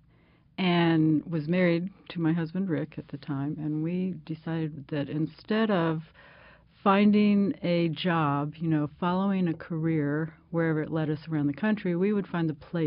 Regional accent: Florida, United States; also born or lived in Maryland; I grew up in Central Florida and then lived in Maryland for a while in high school and college.

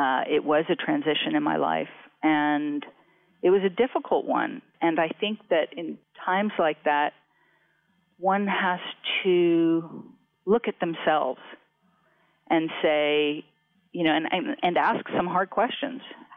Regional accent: Los Angeles, California, United States; Well, I did grow up in L.A. I grew up with a father who is an actor, so I grew up in Hollywood.

